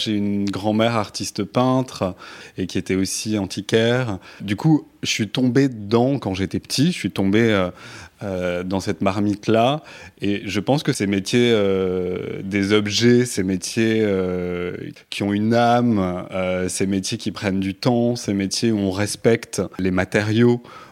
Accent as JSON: {"language": "French", "town": "Toulouse", "region": "Occitanie", "country": "France", "tie": "born or raised there", "lives_now": "Paris, France", "said": "Dans le sud, qui est très jolie, qui est une belle ville aussi. Mais c'est vrai que je suis arrivé à Paris"}